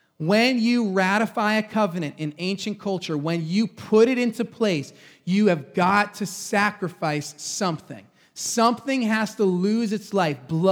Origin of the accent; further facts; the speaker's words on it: New York, United States; for some reason, we don't like simple because we're from Long Island.